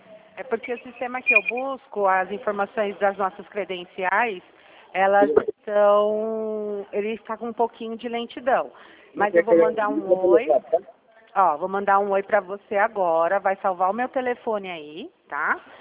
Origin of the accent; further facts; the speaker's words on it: São Paulo, Brazil; Mas eu sou de São Paulo, senhor.